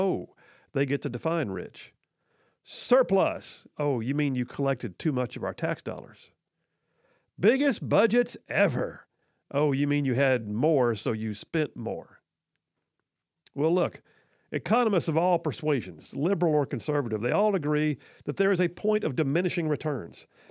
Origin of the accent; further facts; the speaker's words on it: Huntsville, Alabama, United States; When I was a kid growing up in South Huntsville, everybody knew that gas was cheaper right across the Tennessee River Bridge.